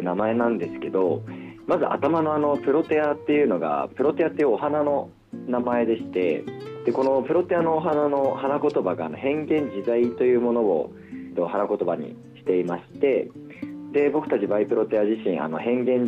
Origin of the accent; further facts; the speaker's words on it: Ibaraki, Japan; moved away as an adult; now in Tokyo, Japan; 実は生まれも育ちも今ちょっと東京に来てるんですけど、茨城県の方で生まれております。